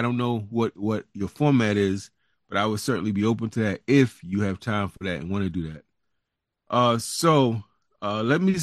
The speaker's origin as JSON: {"language": "English", "town": "Harlem", "region": "New York", "country": "United States", "tie": "born or raised there", "said": "I am born and raised in Harlem, New York. I still live in the neighborhood of my birth. Most people would know it as Sugar Hill Harlem or Hampton Heights Harlem."}